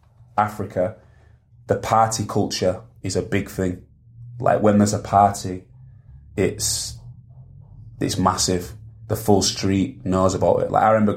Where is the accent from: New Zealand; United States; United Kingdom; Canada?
United Kingdom; Hull, Yorkshire and the Humber; I used to always say, oh, I'm from Hull, I'm from England. Even I am from there. I was born down Heddon Road, about 5 miles away from here, where a lot of kids from my generation was born. Lived on Norfolk Estate all my life.